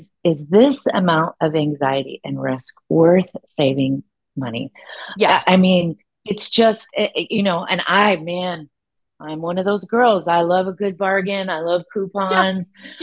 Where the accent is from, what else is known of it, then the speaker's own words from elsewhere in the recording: Hilo, Hawaii, United States; now in Juneau, United States; So this isn't a town. It's so funny. I'm originally from Hilo, Hawaii. Okay. And our population in Hilo is way less than our population in Juneau.